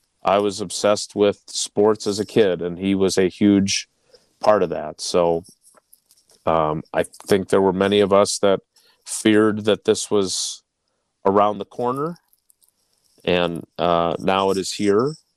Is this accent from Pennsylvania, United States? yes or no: no; Milwaukee, Wisconsin, United States; And I was the kid growing up in Milwaukee, listening to him on the radio